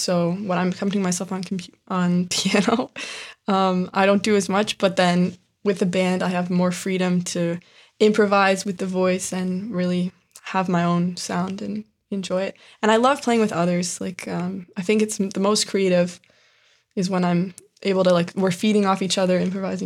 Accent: Kingston, Ontario, Canada; Yeah, so as I said, I'm from Kingston. I grew up here.

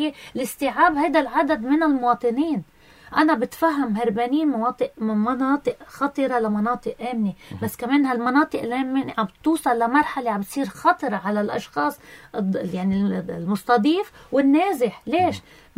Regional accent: Lebanon; انا كمواطن لبناني

